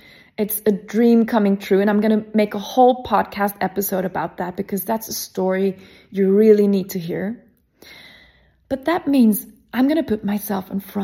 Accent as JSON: {"language": "English", "country": "Sweden", "tie": "born or raised there", "second_language": "English", "said": "I grew up in Sweden."}